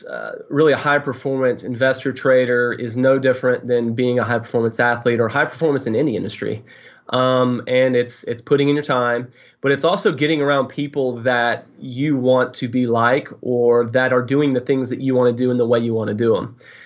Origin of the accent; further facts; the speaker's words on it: Tennessee, United States; you know, from my standpoint, I grew up in Tennessee. You know, there aren't hedge funds around the corner in Tennessee.